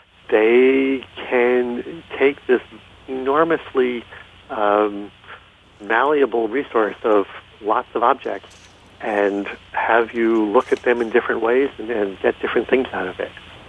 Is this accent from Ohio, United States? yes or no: no; Philadelphia, Pennsylvania, United States; I do. I grew up in Philadelphia.